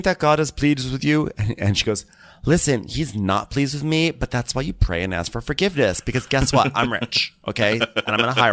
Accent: United Kingdom; I'm British

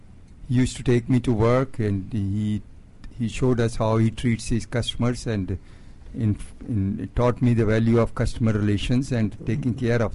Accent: India; moved away as an adult; now in United States; I'm from India.

